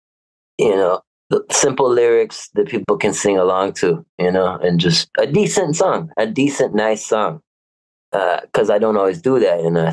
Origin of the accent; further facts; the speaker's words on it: Texas, United States; born there; Part two, you know, I was born in Texas.